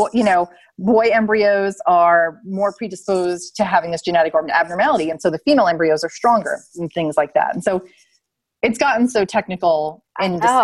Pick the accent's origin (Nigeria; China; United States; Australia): United States; New York; I'm from New York. I worked in New York City.